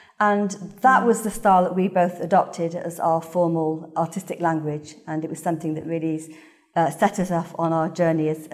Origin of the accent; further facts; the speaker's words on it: United Kingdom; We were born and brought up in Britain. We were aware of our Indian heritage, but I don't think we really felt so deeply attached to it until we went to India.